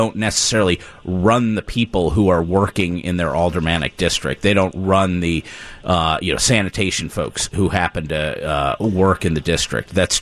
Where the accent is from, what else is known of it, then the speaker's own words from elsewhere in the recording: Indianapolis, Indiana, United States; Indianapolis. Proud Hoosier.